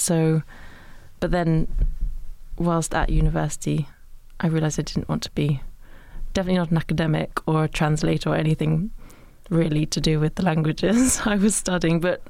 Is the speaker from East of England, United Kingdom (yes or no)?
yes; East of England, United Kingdom; I grew up in Suffolk and My parents grew up in London, actually. My mother in Wimbledon, my father in Putney. Then moved there when my sister was about one.